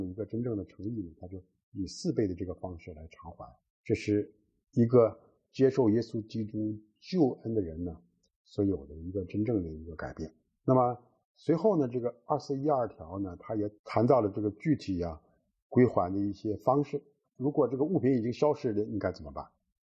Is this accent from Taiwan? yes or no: no; China; 我们亚洲人哈，包括我们中国人在内呢，大概投机的心理都是比较重的，